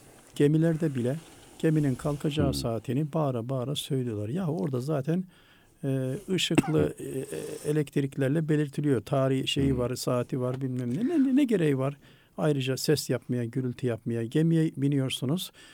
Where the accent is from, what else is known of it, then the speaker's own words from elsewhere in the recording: Istanbul, Turkey; Hakikaten o eski İstanbul'da kış kıyamet demezler. Ben çocukluğumda yetiştim.